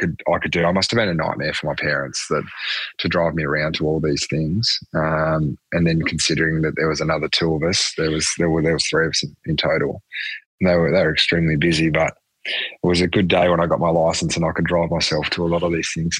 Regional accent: Hobart, Tasmania, Australia; growing up in I say regional, but it was pretty simple Hobart where we grew up. We grew up in Belrive

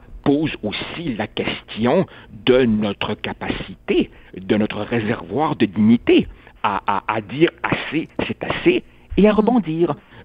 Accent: Quebec, Canada; j'ai toujours dit que je n'étais pas un Uruguayen, j'étais un Québécois avec un drôle de nom

